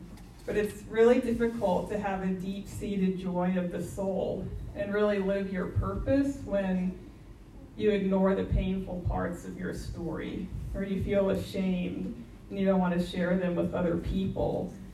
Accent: McLean, Virginia, United States; I grew up here in McLean, and actually when I go for a run a few times a week, the neighborhood I grew up in is right across the street.

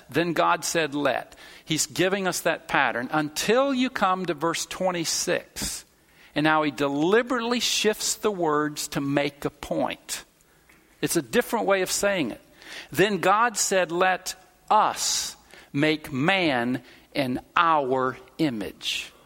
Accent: United States; I'm an American. I'm big on this individualistic. I pulled up my bootstraps.

